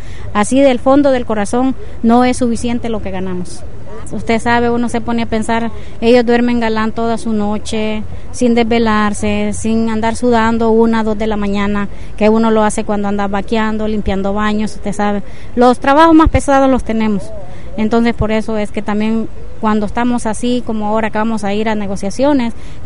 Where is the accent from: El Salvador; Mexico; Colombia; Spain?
El Salvador; moved away as an adult; Yo soy salvadoreña. Vine aquí hace 26 años, 27. Todavía estaba la guerra, pero ya no tanto como al principio, ¿verdad? Cuando yo estuve allá, sí, yo viví la guerra